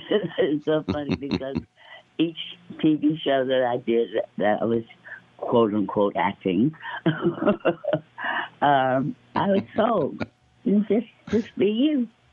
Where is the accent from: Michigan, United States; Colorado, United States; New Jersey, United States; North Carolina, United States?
New Jersey, United States; East Orange; You know, I'm from East Orange, New Jersey.